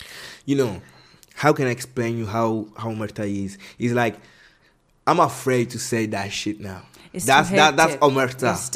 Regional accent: Palermo, Sicily, Italy; I come from Palermo, which is different.

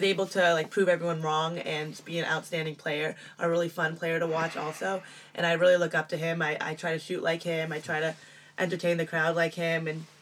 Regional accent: San Francisco, California, United States; So I'm from the Bay Area, and I grew up in San Francisco, to be specific

